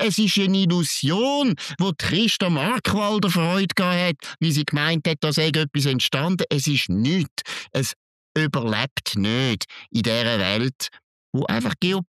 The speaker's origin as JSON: {"language": "German", "country": "Switzerland", "said": "Und das müssen wir uns als Schweizer schon merken."}